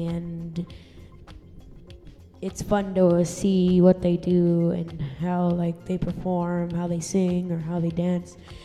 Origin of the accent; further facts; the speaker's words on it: Stockton, California, United States; I'm 13, and I come from Stockton, California.